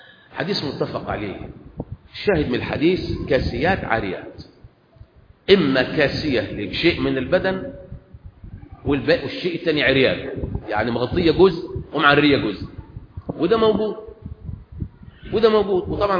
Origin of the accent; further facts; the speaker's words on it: Egypt; طعام الدنيا كلها عندنا في مصر